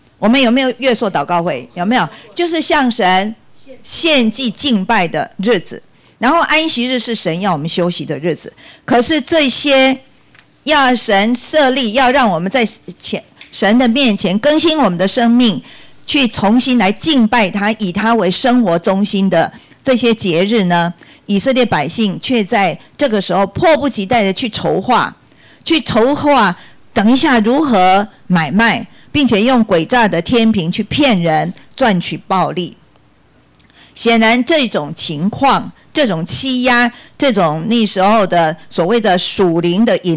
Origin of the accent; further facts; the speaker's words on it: Taiwan; 如果连水连食品都有问题，我就不知道我们台湾人的健康怎么办啊